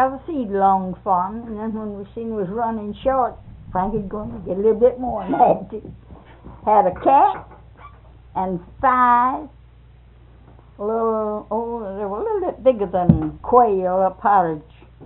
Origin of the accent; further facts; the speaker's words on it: Apopka, Florida, United States; We come from Apopka, that's down there in Orange County.